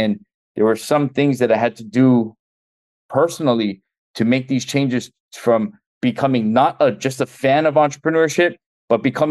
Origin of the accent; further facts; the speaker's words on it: Honolulu, Hawaii, United States; So I'm from Honolulu, Hawaii.